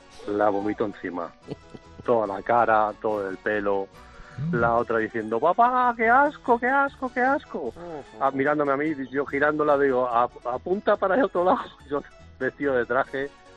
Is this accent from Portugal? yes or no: no; Madrid, Community of Madrid, Spain; soy el señor de Carabanchel.